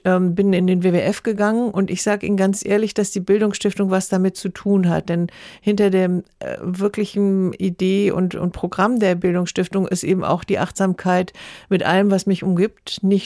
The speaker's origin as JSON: {"language": "German", "region": "Lower Saxony", "country": "Germany", "also_born_or_lived": "Bavaria", "said": "eine grundsolide Heimat, die ich sehr, sehr lieben gelernt habe als Niedersachse und dazwischen eben auch in Bayern lange Zeit gewesen."}